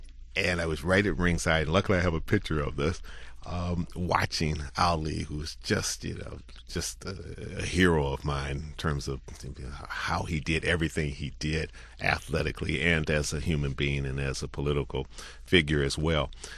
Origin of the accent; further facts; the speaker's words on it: Cleveland, Ohio, United States; I always loved sports, especially growing up in Cleveland, watching Jim Brown and, you know, Jim Wooten and all the rest of them.